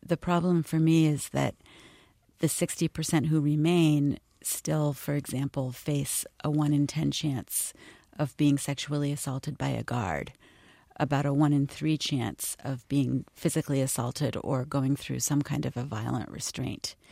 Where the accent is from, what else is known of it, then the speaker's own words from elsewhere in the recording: California, United States; But it's interesting because I'm from California, and we use the phrase gladiator schools as well